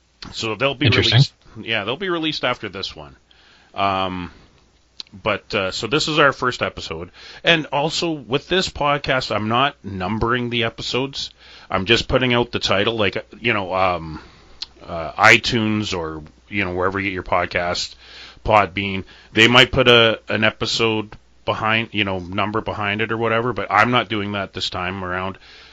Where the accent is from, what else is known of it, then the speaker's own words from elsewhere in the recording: Canada; I'm Canadian, of course.